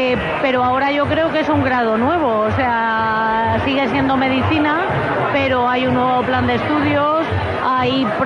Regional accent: Alicante, Valencian Community, Spain; como buena alicantina siempre me han gustado mucho.

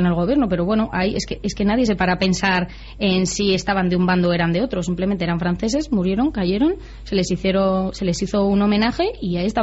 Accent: Tudela, Navarre, Spain; yo soy de Tudela, yo soy de La Ribera, yo soy de Navarra, yo soy española

